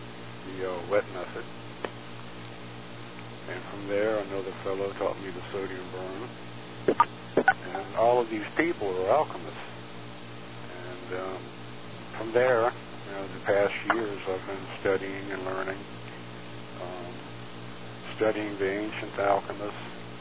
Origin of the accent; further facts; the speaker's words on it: Virginia, United States; I'm originally from Virginia, and born August 11th, 1955.